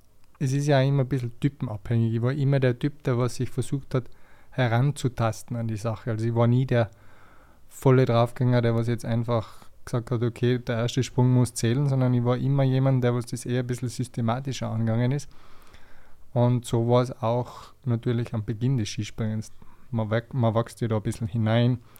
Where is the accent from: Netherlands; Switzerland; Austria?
Austria; Tyrol; es hat natürlich als Tiroler so ein bisschen angefangen.